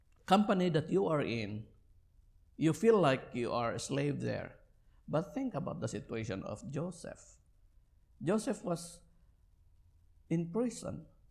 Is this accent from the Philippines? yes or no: yes; Baguio, Cordillera Administrative Region, Philippines; Our eldest, when she transferred back in my hometown, back in Baguio City, she did not get honors.